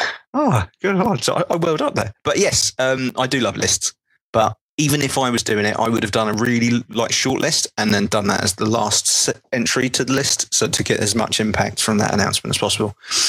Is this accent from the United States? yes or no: no; United Kingdom; I'm a Brit.